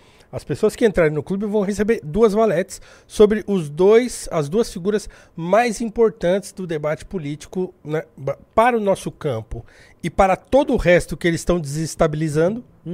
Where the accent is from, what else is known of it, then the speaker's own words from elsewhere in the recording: Brazil; A gente, enquanto brasileiro, a gente precisa entender o que para nós significa liberdade de expressão.